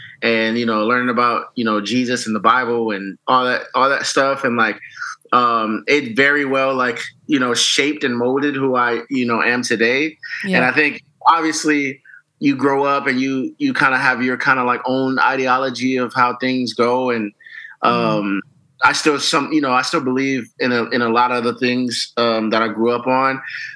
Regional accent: Las Vegas, Nevada, United States; everybody. I am from Las Vegas, Nevada.

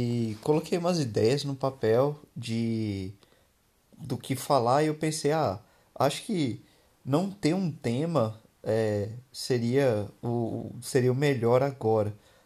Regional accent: Bauru, São Paulo, Brazil; born there; Eu hoje tenho 33 anos e eu sou brasileiro, nascido no estado de São Paulo, na cidade de Bauru. Passei pouco tempo em Bauru e mudei para uma cidade que não muito difícil de se achar no mapa.

